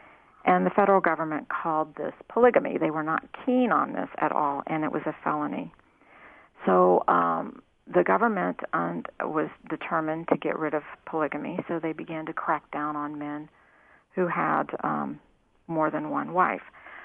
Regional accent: Kettering, Ohio, United States; Dayton, my hometown where I grew up and went to high school. I grew up in Kettering.

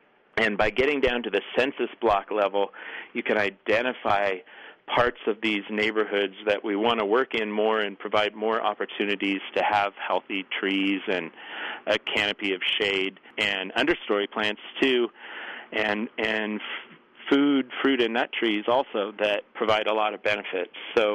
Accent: Eugene, Oregon, United States; also born or lived in Springfield; I grew up in Eugene, walking around on foot and on bike for most of my life, so also in Springfield. So I lived all over. We moved all the time, so I went to most of the schools in Eugene and Springfield

